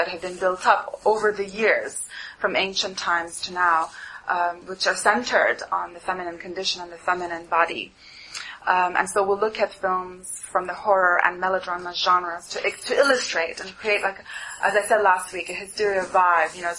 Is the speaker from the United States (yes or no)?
no; Montreal, Quebec, Canada; I'm from Montreal originally, but I'm now over here working at the BFI